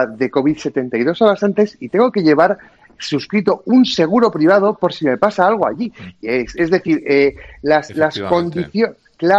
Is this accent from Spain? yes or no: yes; Bermeo, Basque Country, Spain; recordad que soy de Bermeo y nosotros nos gusta cantar y cantar por las calles.